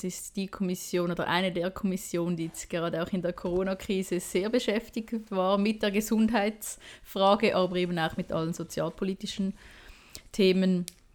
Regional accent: Winterthur, Zurich, Switzerland; ich komme aus Winterthur, bin 33 Jahre alt

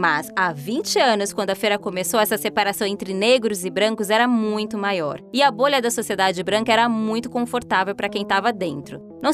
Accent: São Paulo, Brazil; Eu sou paulistana e venho de uma família de mulheres negras. Minha avó veio do interior com 12 anos de idade para trabalhar como faxineira numa casa de família

